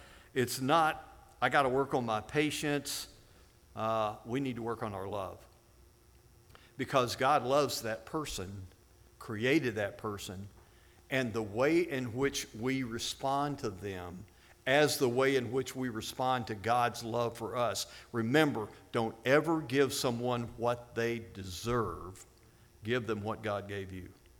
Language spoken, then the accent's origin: English; Ireland; I'm Irish. You can go on.